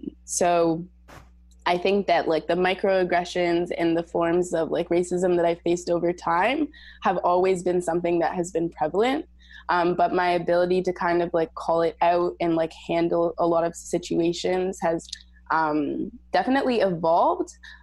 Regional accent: Canada; I know growing up in Canada

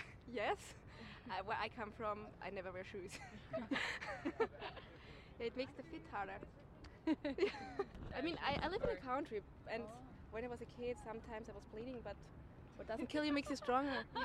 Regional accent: Austria; English is a second language; now in United States; I'm from Austria. I live in the USA for 2 years and we came to Montreal for this weekend for a class.

